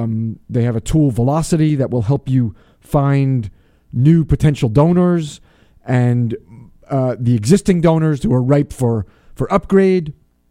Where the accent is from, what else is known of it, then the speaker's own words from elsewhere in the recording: Old Tappan, New Jersey, United States; I grew up in New Jersey. That's why I'm comfortable saying that. I don't live there now, but I grew up in Old Tappan, New Jersey. I'm bona fide.